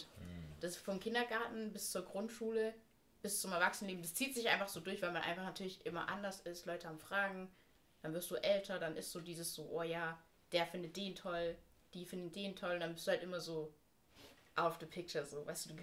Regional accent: Albstadt, Baden-Württemberg, Germany; also born or lived in Hamburg; dann kam eben so der Cut, als wir hier in den Süden gezogen sind, nach Abstadt.

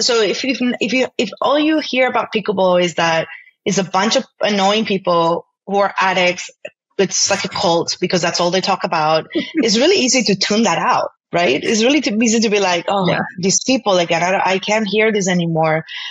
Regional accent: Spain; I'm from Spain, and I went to Spain to visit my families at the very beginning

